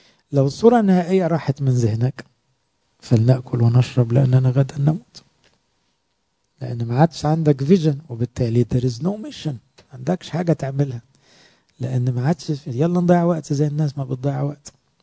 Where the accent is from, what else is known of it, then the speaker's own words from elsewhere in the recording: Egypt; وموجودة في سفارة سويسرا عندنا في مصر تمثالها